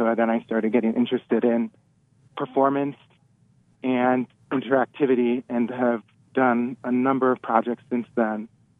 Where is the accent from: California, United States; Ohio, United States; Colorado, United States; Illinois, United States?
Illinois, United States; Chicago; growing up in Chicago area, I have fond memories of visiting Italian bakeries with my family.